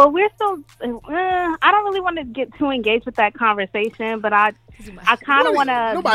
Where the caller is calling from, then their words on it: Brooklyn, New York, United States; I'm from Brooklyn.